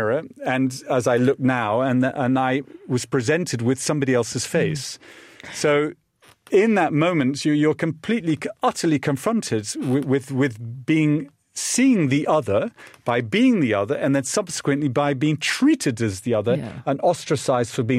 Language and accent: English; England, United Kingdom; Being English, people don't like to talk about things that are painful.